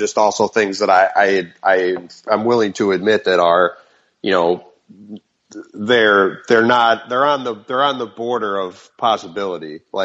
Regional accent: New York, United States; now in Bay Area, United States; As you know, I'm from New York, where you're from, and it's been an adjustment moving out here

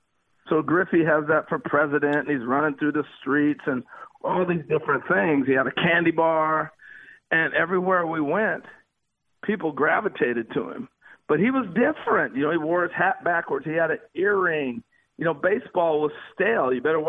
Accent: New York, United States; And I grew up in New York. They saw me make errors. They saw me strike out.

